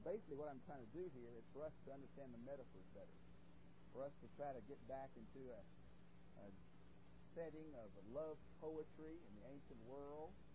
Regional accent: Houston, Texas, United States; here even in Texas, I come from Houston.

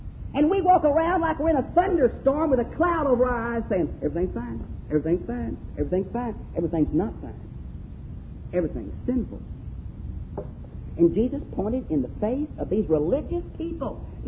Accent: United States; Some of us think that because we're American, we don't have any problems.

